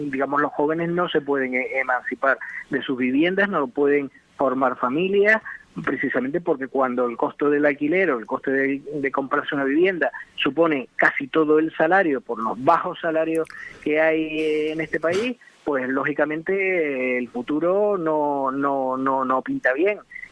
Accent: Breña Alta, Canary Islands, Spain; yo recuerdo en el barrio de la Concepción, de donde soy natural, ahí en La Palma, en Breña Alta

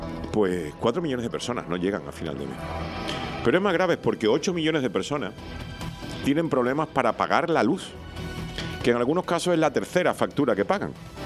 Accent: Spain; Pero yo me siento muy orgulloso de decir que soy español.

